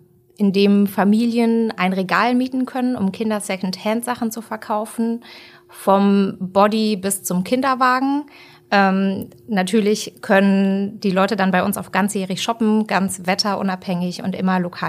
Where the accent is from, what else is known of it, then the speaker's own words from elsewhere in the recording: Cologne, North Rhine-Westphalia, Germany; born there; Ja, wir sind gebürtige Kölnerinnen.